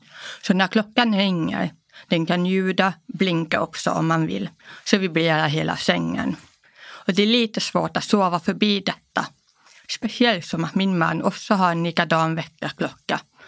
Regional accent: Sweden; first language Polish; Så jag växte upp i Sverige med polska som hemspråk och svensk teckenspråk parallellt med skriven svenska och tal i skolan.

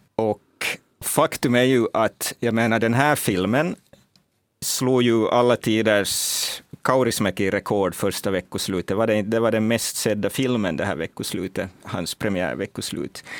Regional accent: Finland; jag är från Finland

